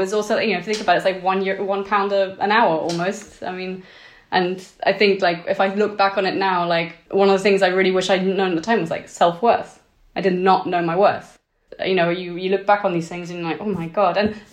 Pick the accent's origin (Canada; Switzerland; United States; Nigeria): Switzerland; because I grew up in Switzerland and for me, snowboarding was everything.